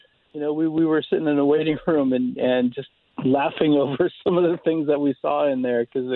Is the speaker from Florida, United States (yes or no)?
yes; Casselberry, Florida, United States; Castleberry.